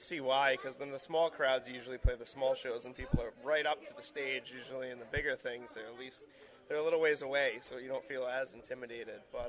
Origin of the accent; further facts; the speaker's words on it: West Warwick, Rhode Island, United States; Well, I used to go to West Warwick. I grew up in West Warwick, so my grade school years.